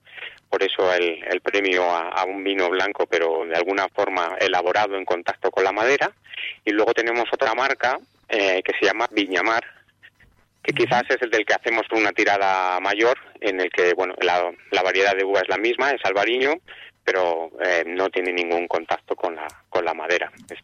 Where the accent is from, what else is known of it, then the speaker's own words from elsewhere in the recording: Madrid, Community of Madrid, Spain; born there; yo de nacimiento soy de Madrid, pero bueno, la verdad es que mi vida por mi digamos por mi condición laboral de enólogo, pues que reparte mucho sobre la geografía española.